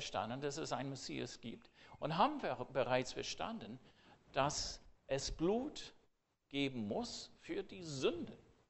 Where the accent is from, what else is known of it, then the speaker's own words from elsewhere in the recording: United States; German is a second language; wir sind sowieso eigenartig als Amerikaner.